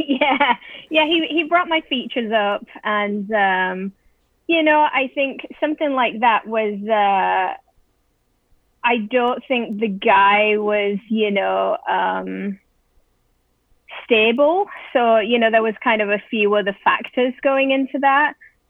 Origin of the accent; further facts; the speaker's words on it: England, United Kingdom; growing up in England, it's, you know, I'm biracial, so I grew up in a house, you know, with a white father and a black mother